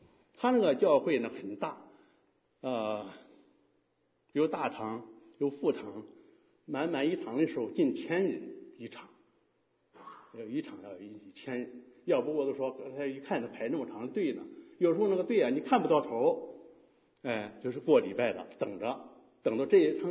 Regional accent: Henan, China; 还有原来我年轻时候回家乡，啊，我们家乡老家河南的那个地方

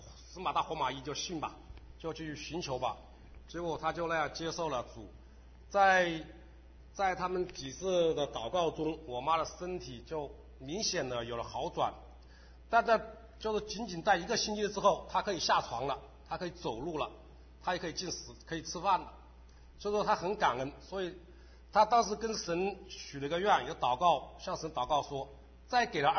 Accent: Wuhan, Hubei, China; 我来自湖北武汉。

